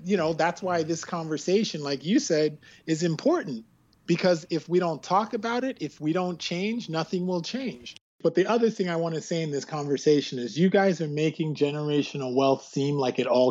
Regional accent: Canada; my wife's African American and I'm West Indian Canadian.

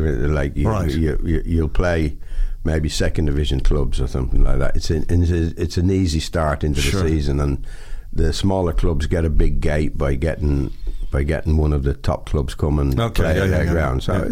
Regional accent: Ireland; And, you know, I don't do heat. Being Irish, white skin, I don't do the heat very well.

